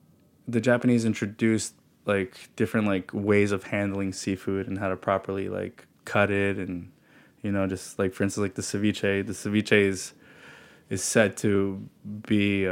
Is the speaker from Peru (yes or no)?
yes; Peru; grew up with Japanese parents, you know, growing up in a household that's Japanese with those customs and eating that food. And then growing up in Peru